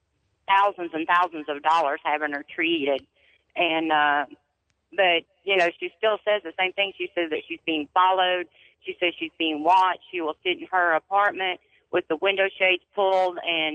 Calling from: Louisiana, United States; I'm calling from Louisiana.

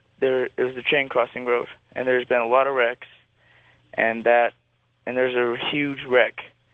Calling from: Utah, United States; I'm calling from Utah.

